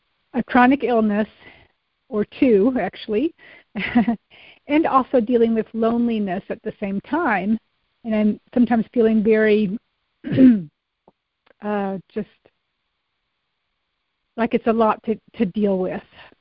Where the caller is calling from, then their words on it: Colorado, United States; from Colorado.